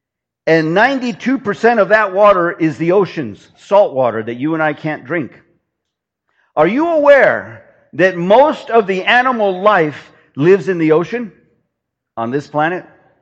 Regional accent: California, United States; California is in its worst drought in 1,200 years. That's my home state.

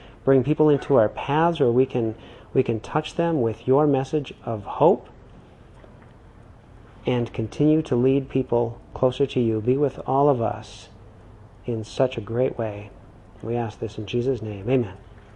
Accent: Calgary, Alberta, Canada; Originally Calgary.

